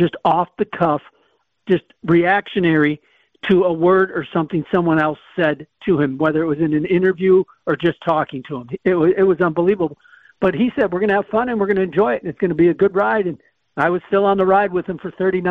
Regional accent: Milwaukee, Wisconsin, United States; born or raised there

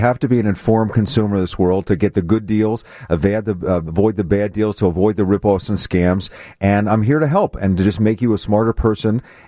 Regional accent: Philadelphia, Pennsylvania, United States; I grew up in Philadelphia with the Boss Jocks.

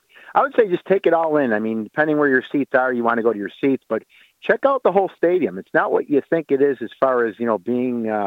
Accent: Kaisertown, New York, United States; Like, I'm from Kaisertown.

